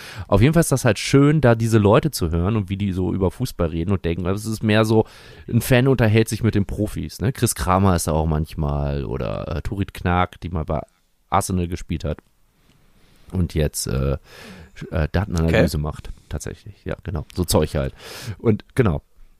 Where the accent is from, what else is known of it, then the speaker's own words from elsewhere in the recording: Bielefeld, North Rhine-Westphalia, Germany; ich komme ja aus Bielefeld